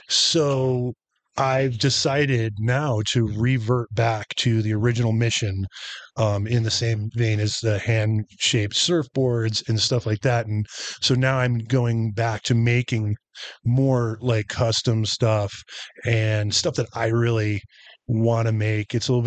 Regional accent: New York, United States; back home where I grew up in Finger Lakes, we used to ski at Bristol Mountain

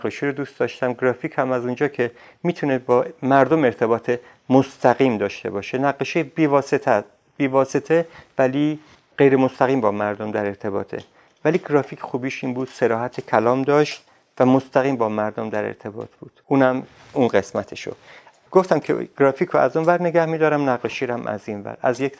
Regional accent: Ardabil, Ardabil Province, Iran; moved away; پدرم خونه خریده بود و من از اردبیل که اومدم توی این خونه بلوکای شهرها را زندگی میکردیم.

